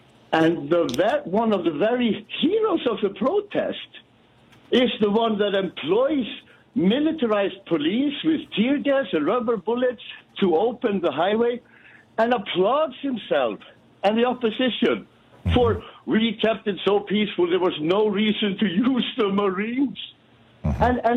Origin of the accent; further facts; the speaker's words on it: Iceland; now in Malta; No, I'm calling from Malta, but I'm Icelandic.